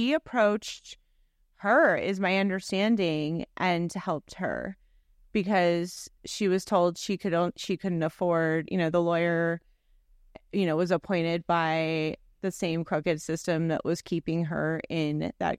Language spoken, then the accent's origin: English; New York, United States; So I grew up in New York, you know, so, and I don't think she was syndicated where I grew up